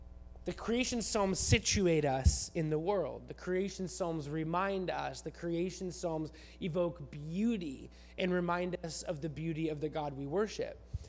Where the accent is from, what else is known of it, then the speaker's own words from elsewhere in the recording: Vancouver, British Columbia, Canada; See, I grew up here. I grew up in Greater Vancouver, and I grew up completely taking the beauty of this region for granted.